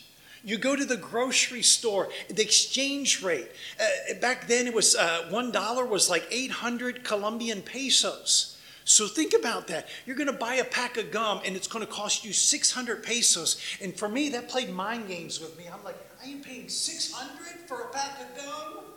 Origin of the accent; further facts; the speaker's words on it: Washington, District of Columbia, United States; also born or lived in Oklahoma; In Oklahoma, when I went to Bible college, and again, I'm from Washington, D.C. Now I speak like this